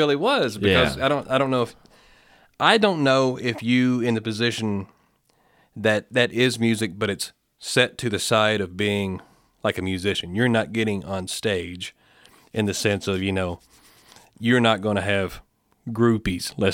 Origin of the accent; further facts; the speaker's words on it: Morgantown, Kentucky, United States; which I'm from Morgantown, Butler County.